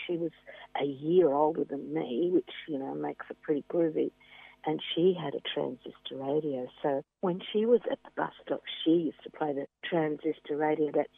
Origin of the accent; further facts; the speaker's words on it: Mascot, New South Wales, Australia; my memories of growing up in Mascot were fabulous.